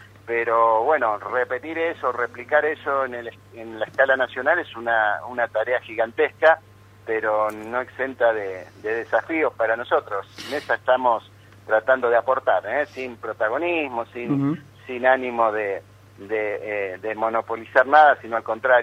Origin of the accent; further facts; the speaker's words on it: Santa Fe, Argentina; somos testigos los santafesinos